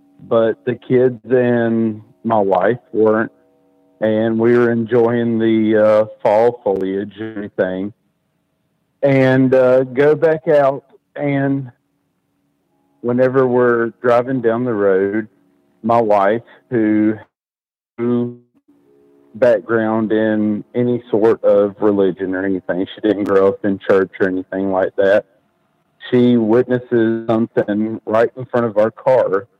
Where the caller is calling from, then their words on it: Marion, North Carolina, United States; I'm calling from Marion, North Carolina.